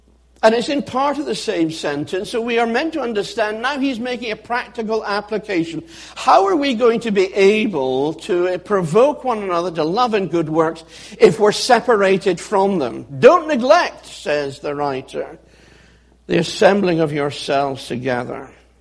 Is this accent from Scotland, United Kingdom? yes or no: yes; Edinburgh, Scotland, United Kingdom; Growing up in Edinburgh last century, we lived in a part of Edinburgh where you could still have coal fires.